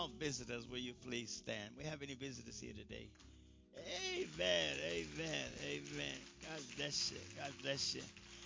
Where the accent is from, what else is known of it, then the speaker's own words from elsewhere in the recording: Brooklyn, New York, United States; That's my hometown, New York. I'm from Brooklyn.